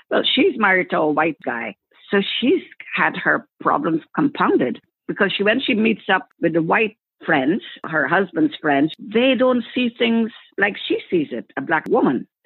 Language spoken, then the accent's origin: English; Guyana; also born or lived in England; now in Canada; I'm from Guyana, where it was peaceful. And then England, which their problems were far removed from a little person like me.